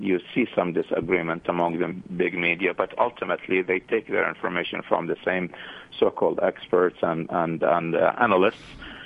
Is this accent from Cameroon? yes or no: no; Iraq; I was coming from Iraq, and I was there in the middle of the deep crisis when ISIS took Mosul over, and I was there walking among people as an Iraqi through three provinces